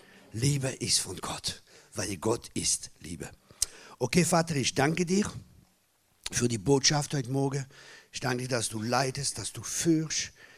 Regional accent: Grand Est, France; Also ich komme aus dem Elsass, aus dem verheißenen Land.

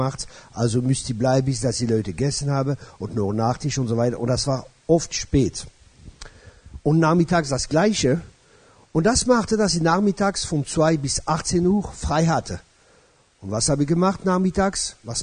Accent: France; German is a second language; Also essen tue ich gern. Das ist eine gute Motivation schon einmal. Als Franzose ist klar.

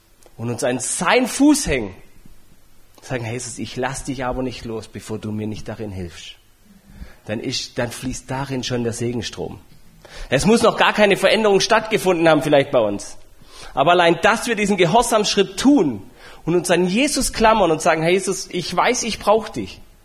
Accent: Baden-Württemberg, Germany; Ich sage, ich bin Schwabe, wir haben da unsere Kämpfe von Haus aus.

